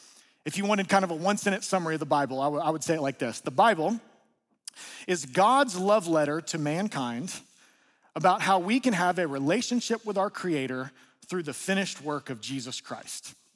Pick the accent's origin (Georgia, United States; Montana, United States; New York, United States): Georgia, United States; a whole bunch of y'alls, because I'm from North Georgia.